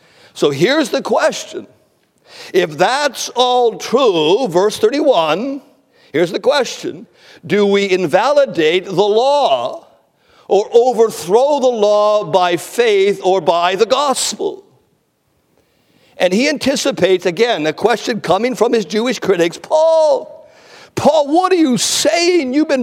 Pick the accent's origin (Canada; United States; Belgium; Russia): Canada; also born or lived in British Columbia / Ontario; I'm a Canadian, and I'm not embarrassed to say that, but I lived in northern British Columbia.